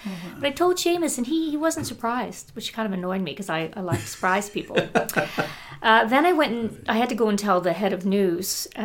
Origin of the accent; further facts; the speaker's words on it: Belfast, Northern Ireland, United Kingdom; also born or lived in Toronto, Canada; But I suppose when I went to university and then I moved back to Belfast from Toronto, it never occurred to me to go looking for adoration.